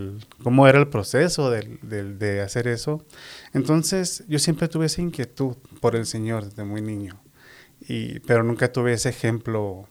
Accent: Guadalajara, Jalisco, Mexico; Mi mamá llegó a la ciudad de Guadalajara, conoció a mi papá, y ahí fue donde empezó la familia. Y yo soy, somos originarios de Guadalajara, Jalisco.

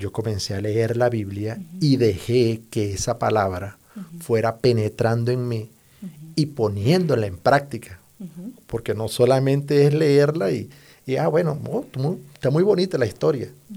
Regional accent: Venezuela; moved away; Recuerda que somos inmigrantes, yo vengo de Venezuela.

